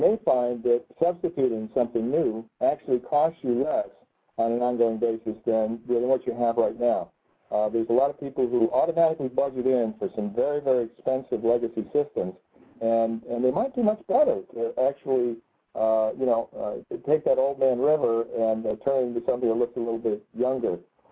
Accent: Connecticut, United States; Okay, my home state.

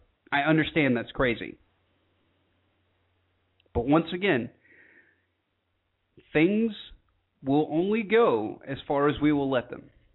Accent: Georgia, United States; I grew up in Georgia, rural Georgia. I mean, everybody had guns.

